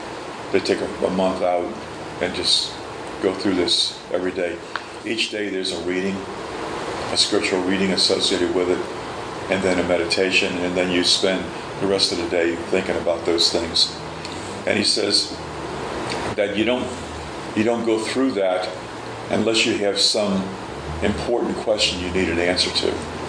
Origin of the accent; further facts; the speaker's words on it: New Orleans, Louisiana, United States; When I was growing up in New Orleans, there were two brothers that lived about a block away from me